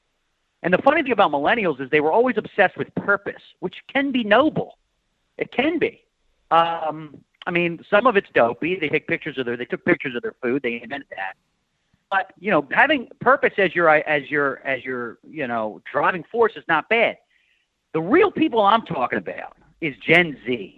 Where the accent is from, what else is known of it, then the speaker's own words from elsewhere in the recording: Pennsylvania, United States; Now, I'm from Pennsylvania. I don't know if there is one there, but I'll have to check on that.